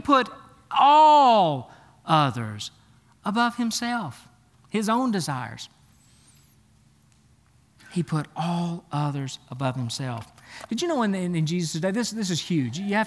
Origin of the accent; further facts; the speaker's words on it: China; I'm white, my whole family is, I was raised in China.